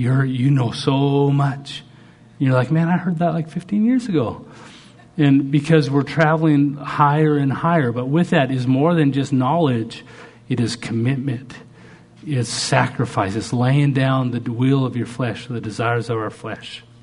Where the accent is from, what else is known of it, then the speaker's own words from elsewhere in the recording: Canada; I never even played basketball. I'm from Canada.